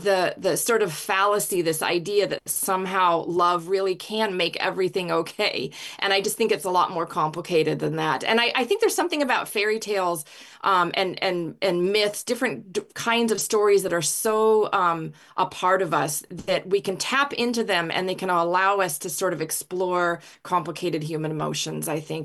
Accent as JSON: {"language": "English", "region": "Alaska", "country": "United States", "tie": "born or raised there", "said": "Growing up in Alaska, my family, they were big readers, and my grandparents gave me a copy of The Beauty and the Beast."}